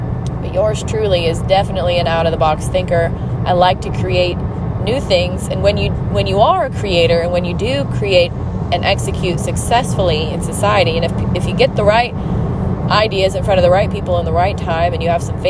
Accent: Pacific Northwest, United States; There's a famous country singer that I grew up learning about, even though I grew up in the Pacific Northwest

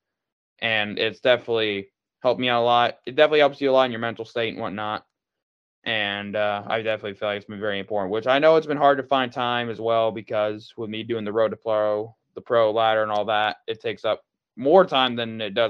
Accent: Jonesport, Maine, United States; I am from Jonesport, Maine.

